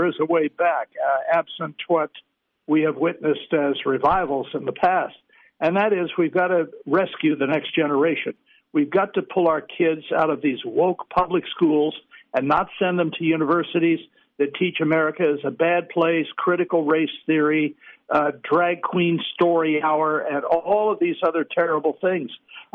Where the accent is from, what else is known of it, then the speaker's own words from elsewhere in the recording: Washington, District of Columbia, United States; When I was growing up in Washington, D.C., where I was born